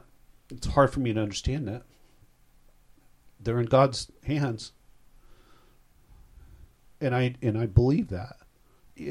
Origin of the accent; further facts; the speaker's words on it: Battle Creek, Michigan, United States; born there; I was born in Battle Creek, Michigan.